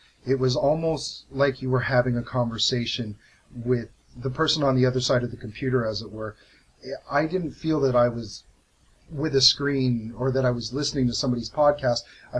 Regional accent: Hamilton, Ontario, Canada; I was born, raised right here in Hamilton. I was born, I believe, right up at St. Joe's, up the mountain. Lived here for my whole life. I made a brief sojourn to Toronto in my early 20s

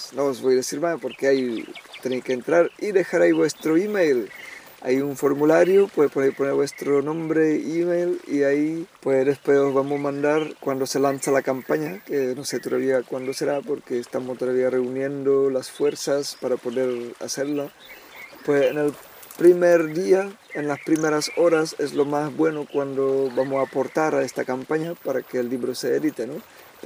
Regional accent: Czechia; Spanish is a second language; como yo no soy español, pues claro, ya se habéis dado cuenta, seguramente, pues yo soy de República Checa, pero claro, lo intento con el andaluz, con el español

